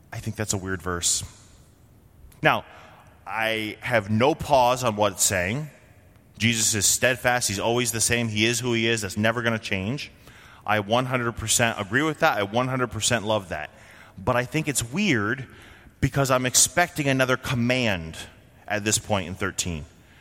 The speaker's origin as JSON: {"language": "English", "region": "Vermont", "country": "United States", "tie": "born or raised there", "said": "Now, I grew up in Vermont, just south of Quebec. French is the primary secondary language that you learn in high school where I grew up."}